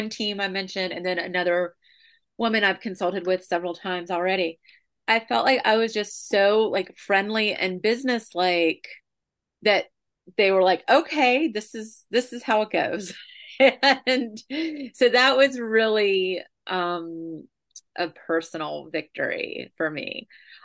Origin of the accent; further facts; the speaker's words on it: the South, United States; And she was from the South, I think, and I really related to that because, of course, I'm from the South too.